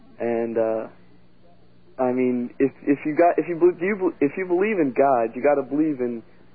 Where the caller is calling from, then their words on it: Central Islip, New York, United States; Central Islip.